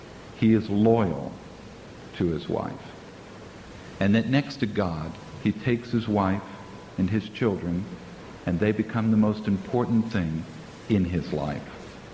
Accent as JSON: {"language": "English", "country": "United States", "tie": "born or raised there", "said": "I was very fortunate because I was brought up in America where they always are willing to give somebody a second chance."}